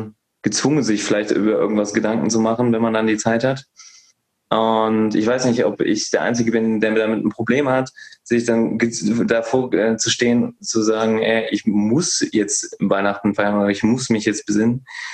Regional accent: North Rhine-Westphalia, Germany; meine Heimat ist ja NRW

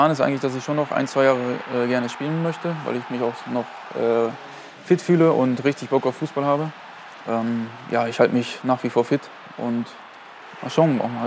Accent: Bremen, Germany; Ich bin in Bremen aufgewachsen, war dort im Internat.

